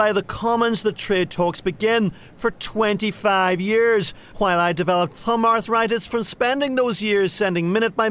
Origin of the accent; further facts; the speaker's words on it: Derry, Northern Ireland, United Kingdom; now in Brussels, Belgium; I grew up in Derry